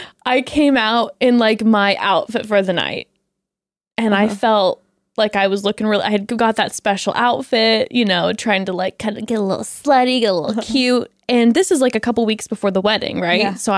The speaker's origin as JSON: {"language": "English", "town": "Palm Springs", "region": "California", "country": "United States", "tie": "born or raised there", "said": "That's my hometown."}